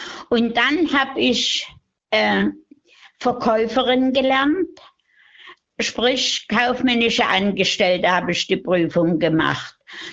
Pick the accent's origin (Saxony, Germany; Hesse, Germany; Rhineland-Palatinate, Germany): Saxony, Germany; Freital; Ich komme aus Freital. Das ist 10 Kilometer von Dresden westlich.